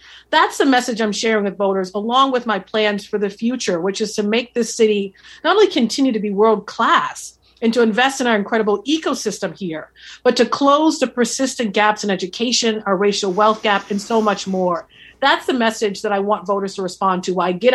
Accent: Boston, Massachusetts, United States; And I grew up on Mass Ave, and I didn't have any of that growing up poor in this city.

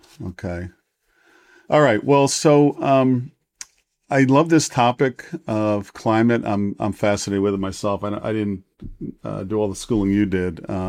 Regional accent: Milltown, New Jersey, United States; also born or lived in Freehold, United States / Edison, United States / Metuchen, United States; Well, I grew up in Milltown. And I lived Freehold.

